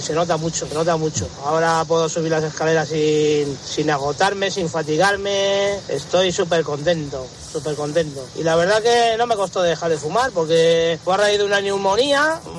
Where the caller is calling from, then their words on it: Madrid, Community of Madrid, Spain; de Madrid y bueno, soy un exfumador desde hace ya 12 años casi